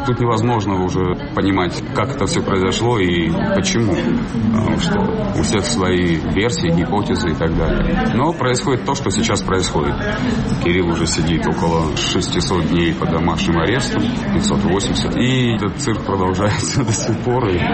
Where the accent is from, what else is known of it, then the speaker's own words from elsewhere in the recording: South Russia, Russia; accent: southern; потому что у меня южный акцент